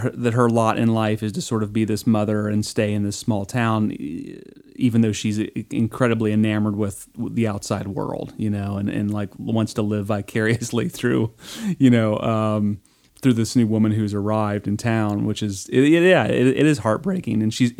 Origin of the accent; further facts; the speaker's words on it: Ohio, United States; I grew up in Ohio, so I kind of understand what it is that you're referring to.